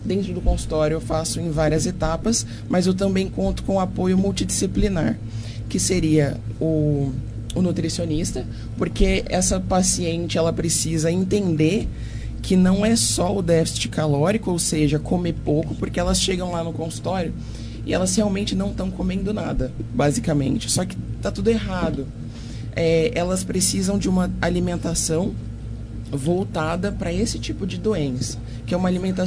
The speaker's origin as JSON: {"language": "Portuguese", "town": "Monte Alto", "region": "São Paulo", "country": "Brazil", "said": "Eu sou de Monte Alto, mas eu atuo em Ribeirão"}